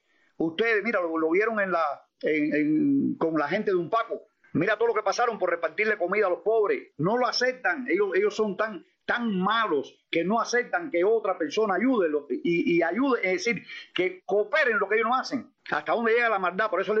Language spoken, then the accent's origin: Spanish; Cuba; moved away; yo hace muchos años que salí de Cuba